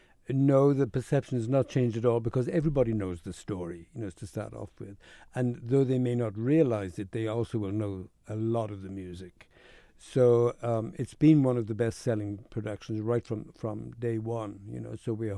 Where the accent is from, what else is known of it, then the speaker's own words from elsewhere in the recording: United Kingdom; being British, we grew up going to the English pantomimes or British pantomimes